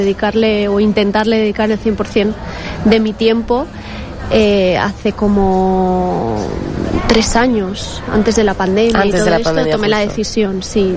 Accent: Altea, Valencian Community, Spain; Soy de Altea, sí.

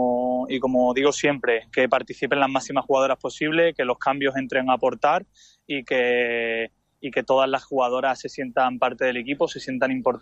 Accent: Málaga, Andalusia, Spain; Yo soy malagueño

